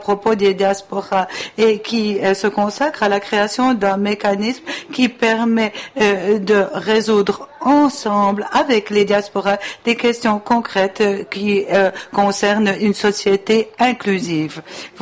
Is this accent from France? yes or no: no; Italy; En tant qu'Italien, je sais très bien que les communautés de la diaspora